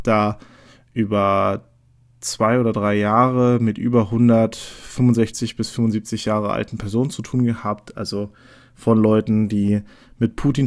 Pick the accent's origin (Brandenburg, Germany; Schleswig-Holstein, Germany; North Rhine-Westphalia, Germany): Brandenburg, Germany; Neuruppin; born there; Also geboren bin ich in Neuruppin. Das kennen vielleicht einige von den Feuerlöschern oder von dem einen KZ-Song. Grundsätzlich in der Nähe von Berlin. Meine Familie kommt ursprünglich aus West-Berlin.